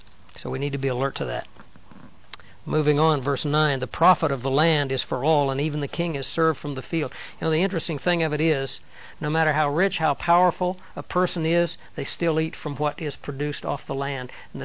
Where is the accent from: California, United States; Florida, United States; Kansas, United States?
Kansas, United States; You know, I came from Kansas, which is right in the wheat belt of the United States.